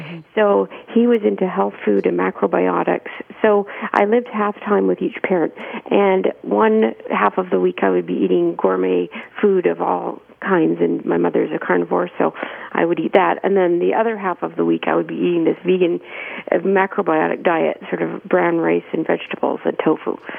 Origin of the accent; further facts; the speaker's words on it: Toronto, Ontario, Canada; So I grew up in Toronto with a food critic mother.